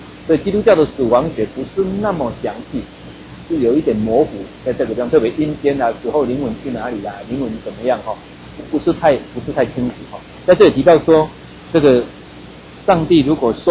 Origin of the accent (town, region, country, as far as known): Taiwan